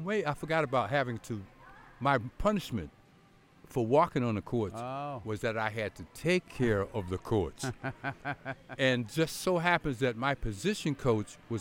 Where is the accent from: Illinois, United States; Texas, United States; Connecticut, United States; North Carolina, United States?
North Carolina, United States; The football coach in the town, I grew up around the Outer Banks.